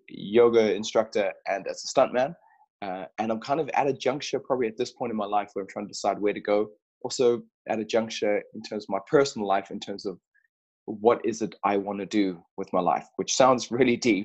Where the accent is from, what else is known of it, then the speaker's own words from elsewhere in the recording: Orapa, Central District, Botswana; I grew up in Botswana gives you the groundwork, I guess. I grew up in a super small town in a place called Orapa, which is in the middle or just on the outskirts of the Kalahari Desert. And it's as desolate as you'd imagine.